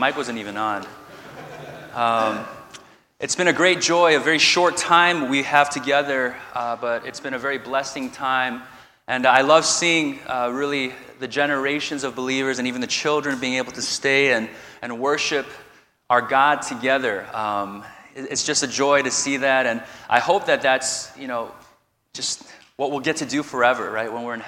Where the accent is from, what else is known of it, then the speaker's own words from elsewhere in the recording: United States; growing up in America, we kind of start thinking about even our Christian lives as an individual walk.